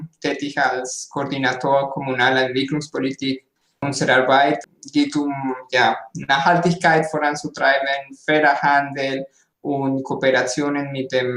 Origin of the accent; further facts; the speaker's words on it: Colombia; moved away as an adult; also born or lived in France; now in Saarbrücken, Germany; Ich komme aus Kolumbien. Dort habe ich internationale Beziehungen studiert. Danach hatte ich weiter in Frankreich und Deutschland studiert, mit dem Ziel, Nachhaltigkeit voranzutreiben. Und das hat mich nach Saarbrücken gebracht, wegen der Universität.